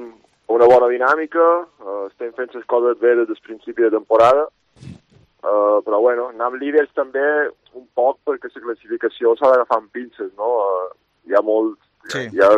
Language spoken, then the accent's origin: Catalan; Balearic Islands, Spain; com a mallorquí m'agradaria doncs, que se salvessin en el final